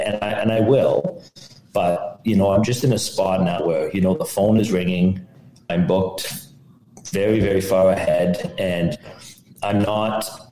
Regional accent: Ottawa, Ontario, Canada; I'm from Ottawa, Canada.

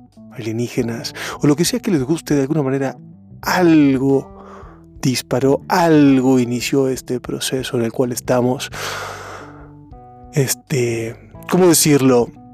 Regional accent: Mexico; O sea, yo soy mexicano, tú eres guatemalteco.

